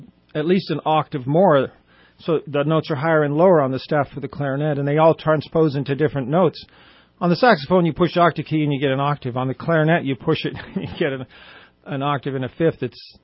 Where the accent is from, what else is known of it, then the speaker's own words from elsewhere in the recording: Susanville, California, United States; born there; Well, before Reading, I was born in Susanville